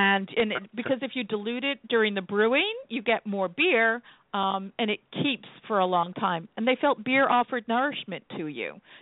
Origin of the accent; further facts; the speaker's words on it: New England, United States; My mother's from Italy. My father's Irish. I grew up in New England, and I've spent 30 years in the 17th century.